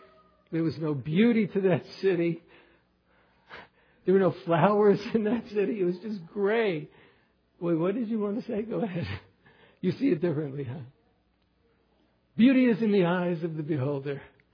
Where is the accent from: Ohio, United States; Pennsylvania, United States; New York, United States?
New York, United States; New York City; I grew up in New York City.